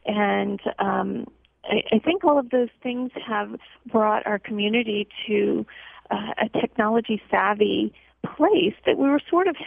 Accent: New Orleans, Louisiana, United States; I'm originally from New Orleans, and if there is a place in the world that helps you to recognize need, there is quite a bit of poverty in New Orleans

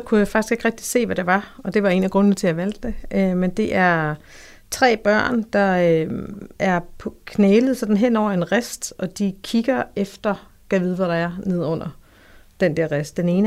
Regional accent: Region of Southern Denmark, Denmark; Jeg er født og opvokset på Fyn.

